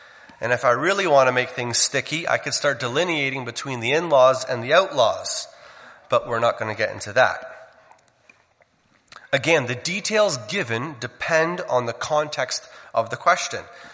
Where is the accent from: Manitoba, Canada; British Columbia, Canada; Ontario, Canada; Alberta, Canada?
Ontario, Canada; Forest; I say I'm from Ontario, about 2 hours west of Toronto.